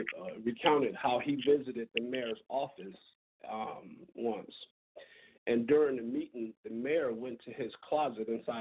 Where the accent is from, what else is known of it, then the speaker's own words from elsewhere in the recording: Detroit, Michigan, United States; Now, you know, Detroit have probably one of the strongest, because I'm from Detroit, I'm going to say the strongest black mayors in U.S. history to me.